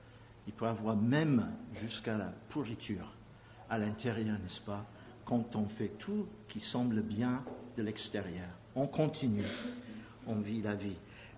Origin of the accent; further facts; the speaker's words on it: England, United Kingdom; French is a second language; Je suis anglais